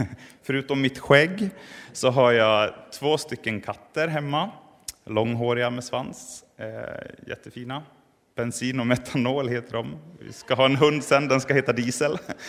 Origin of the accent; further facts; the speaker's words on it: Tyngsjö, Dalarna County, Sweden; Jag är född och uppvuxen i de vackra Dalarna. Närmare bestämt i Tyngsjö som ligger 6 mil söder om Malung.